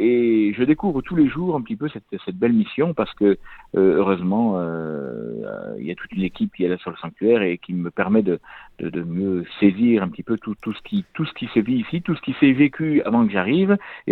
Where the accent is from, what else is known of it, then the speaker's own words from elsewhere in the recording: Occitanie, France; born there; moi je suis né dans le Lot, je connais le Lot et je connais le sanctuaire depuis bien longtemps